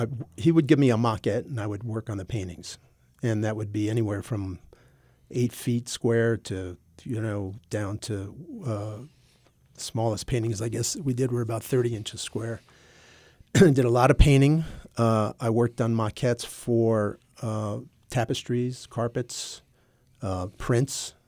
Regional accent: New Jersey, United States; I grew up in New Jersey.

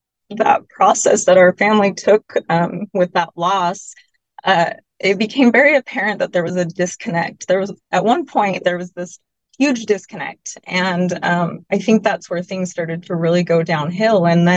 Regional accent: Boise, Idaho, United States; So I grew up here in Boise and had a great childhood growing up in the North End.

